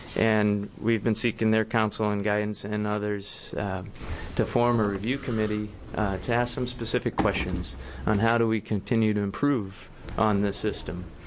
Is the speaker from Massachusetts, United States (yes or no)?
yes; East Boston, Massachusetts, United States; accent: Bay State; East Boston, sir.